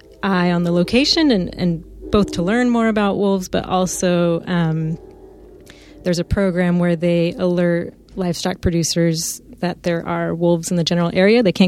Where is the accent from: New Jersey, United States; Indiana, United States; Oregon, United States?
Oregon, United States; It's beautiful. I'm from Oregon and I'd never been there before.